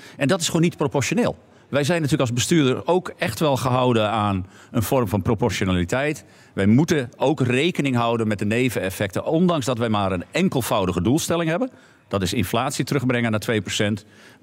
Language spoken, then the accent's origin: Dutch; Groningen, Netherlands; Ik ben een Groninger en het grootste compliment van een Groninger is, het kon minder.